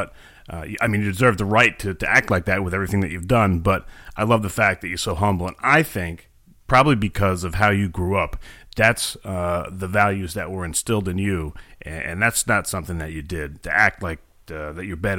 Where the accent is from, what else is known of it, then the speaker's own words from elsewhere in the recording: New York, United States; I knew nothing about farms. I'm from New York.